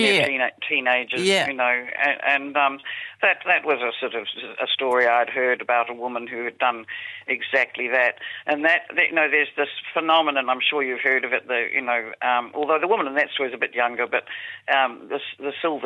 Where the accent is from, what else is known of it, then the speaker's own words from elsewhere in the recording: Auckland, New Zealand; also born or lived in Christchurch; I was born and raised in Auckland, but I ran off down to Christchurch, and I did my undergraduate degree at Canterbury. And so that was 1979, 80, 81